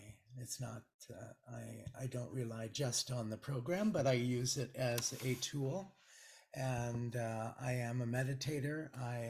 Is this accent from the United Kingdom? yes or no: no; Malta; now in United States; My parents and my older siblings, I'm from Malta, I'm an immigrant, and I was just in New York and I went back to Ellis Island. I hadn't been there in 71 and a half years.